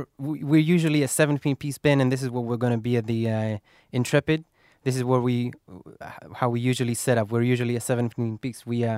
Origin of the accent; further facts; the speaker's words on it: Israel; Me and Asaf and Aran, we're all from Israel, and we've known each other, and we've been playing together since we're like 15